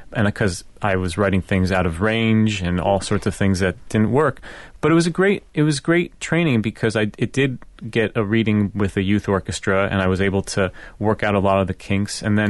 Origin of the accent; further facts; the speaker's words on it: Buffalo, New York, United States; And so the Buffalo Philharmonic, my hometown orchestra, performed Overture for our City on that program.